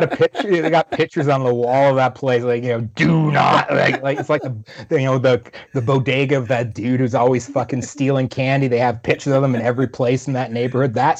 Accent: Canada; I'm a Canadian

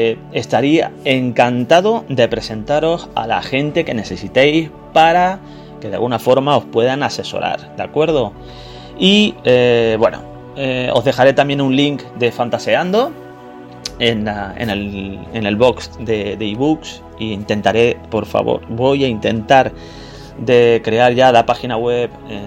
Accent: Canary Islands, Spain; un escritor de mi tierra, de Canarias.

